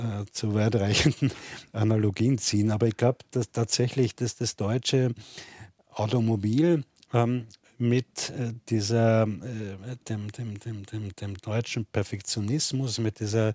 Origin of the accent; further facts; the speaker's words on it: Austria; ja, als Österreicher mit einem ganzen Haufen deutscher Touristen